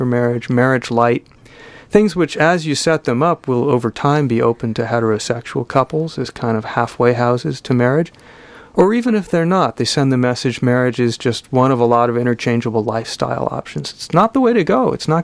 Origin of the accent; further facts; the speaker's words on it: United States; But what's been so profoundly moving to me as an American, not just a gay American, but an American, has been discovering straight America is really wrestling with the morality of this question.